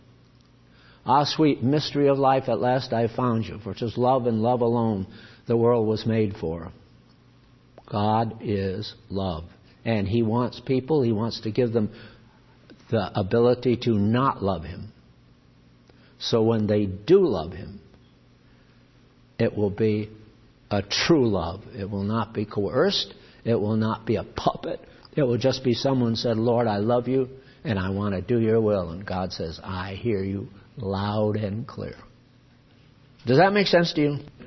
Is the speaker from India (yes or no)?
no; England, United Kingdom; You know, you feel, well, I'm English, so if there's going to be one race, they're all English, you know.